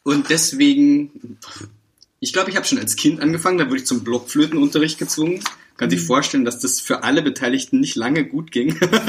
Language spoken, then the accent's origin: German; Munich, Bavaria, Germany; Da ist er, der Bayer.